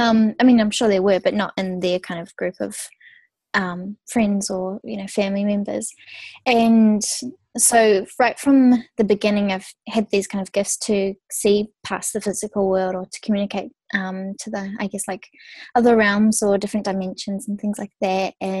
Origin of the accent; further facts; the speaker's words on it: New Zealand; also born or lived in Australia; And then I moved to Australia for 4 years because I'm from New Zealand